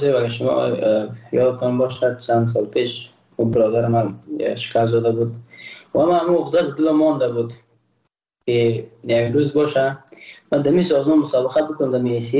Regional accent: Afghanistan; احساس کردم که ما تاجک نیستم، احساس کردم ما ازبک پشتون نیستم، ما یک افغان هستم

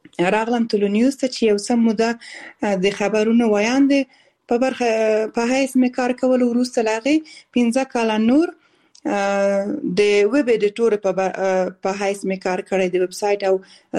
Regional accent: Balkh, Afghanistan; born there; also born or lived in Kabul / Kunduz

